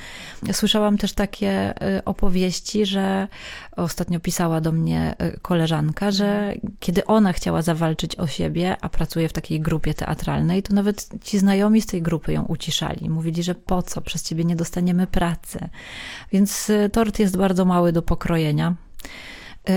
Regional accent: Kraków, Lesser Poland, Poland; jestem z wykształcenia teatrolożką, długo byłam recenzentką teatralną i pracowałam też w dwóch teatrach i wychowałam się w środowisku artystycznym w Krakowie

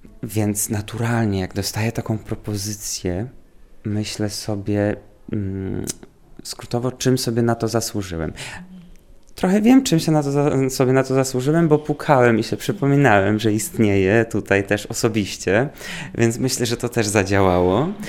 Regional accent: Ukraine; Polish is a second language; now in Poland; ludzie często zapominają, że jestem z Ukrainy, głównie dlatego, że mówię po polsku

